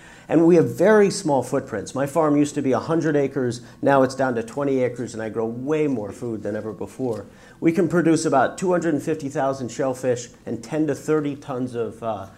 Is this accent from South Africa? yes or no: no; Newfoundland and Labrador, Canada; But so I was born and raised in Newfoundland. I dropped out of high school when I was 14, and headed out to sea.